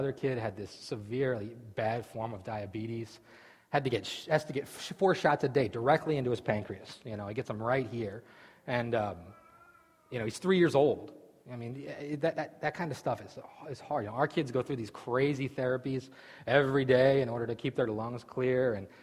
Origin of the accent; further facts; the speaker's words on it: Lebanon, Pennsylvania, United States; And I was sitting next to this lady from ghetto Harrisburg, you know, and I'm from Lebanon.